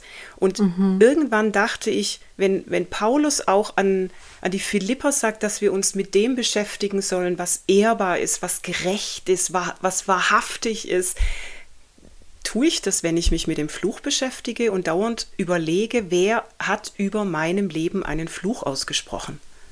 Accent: Germany; Und ich finde es auch für uns als Deutsche, mir ist es mal sehr bewusst geworden

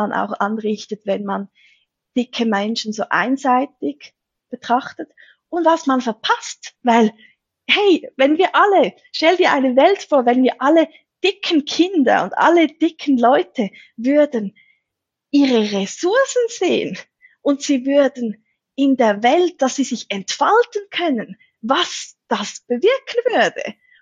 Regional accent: Switzerland; ich bin halt Schweizerin, ich bin hier aufgewachsen, ich bin hetero, cisgendered Frau

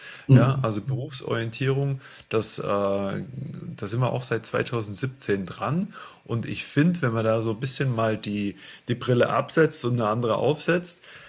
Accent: Baden-Württemberg, Germany; Ich komme ja aus dem Speckgürtel von Stuttgart

